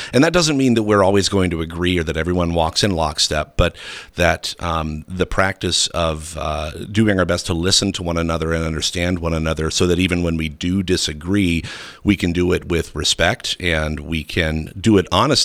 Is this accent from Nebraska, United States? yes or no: yes; Nebraska, United States; And I think that's my experience growing up in Nebraska, was that we tend to be a pretty practical people